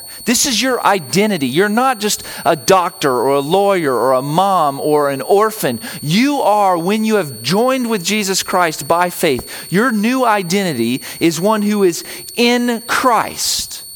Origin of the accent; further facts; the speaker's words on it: the South, United States; I never really understood how being a Southerner, where I lived, affected everything that I thought about the world. But I move up north and they would constantly make fun of me. Just about like the way that I would talk